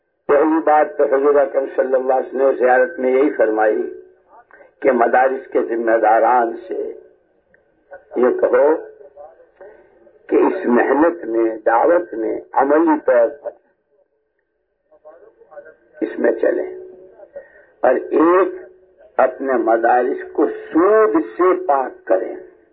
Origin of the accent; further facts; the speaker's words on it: Gujarat, India; اپنے یہاں کی سناؤں, ہمارے علاقے میں گجرات میں ہندوستان میں 7 سال سے مسلسل قحط سالی ہو رہی تھی